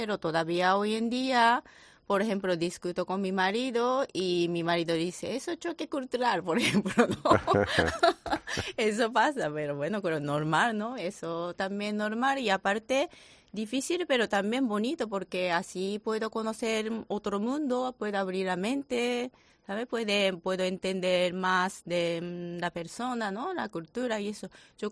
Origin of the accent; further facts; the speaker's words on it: Japan; Spanish is a second language; Bueno, soy japonesa, entonces si la gente piensa que sí que soy japonesa, sí es correcto, ¿no?